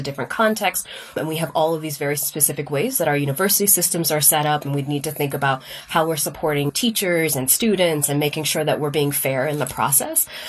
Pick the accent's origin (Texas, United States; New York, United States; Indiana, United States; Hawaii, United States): Texas, United States; I grew up in Texas, and I grew up in a smaller, more conservative town.